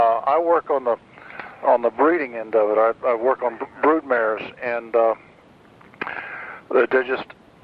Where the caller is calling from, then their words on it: Lexington, Kentucky, United States; Lexington, Kentucky.